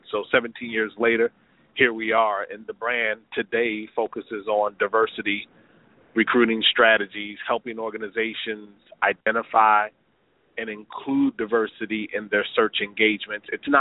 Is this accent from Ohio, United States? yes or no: yes; Ohio, United States; also born or lived in Broward County, United States; I was born in South Florida down in Broward County. I moved to Toledo, Ohio, because that's where my father was from. We moved to Columbus, Ohio.